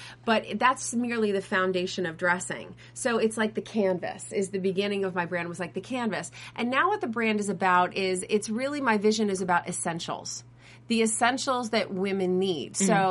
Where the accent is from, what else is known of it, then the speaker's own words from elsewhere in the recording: Massachusetts, United States; I grew up in the Berkshires, as you see.